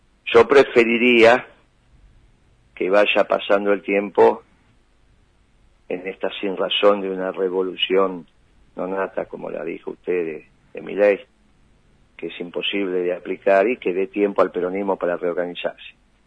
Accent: Buenos Aires Province, Argentina; Bueno, yo tengo domicilio, soy bonaerense

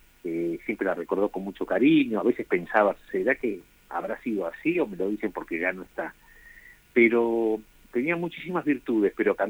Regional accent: Buenos Aires, Argentina; Nací en Capital Federal y aquí en Buenos Aires, junto con todos mis hermanos, en Capital precisamente, donde también estudié.

